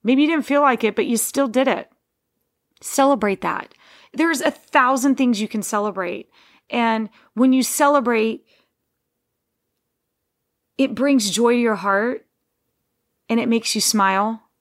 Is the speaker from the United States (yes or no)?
yes; Texas, United States; I grew up in Texas, guys.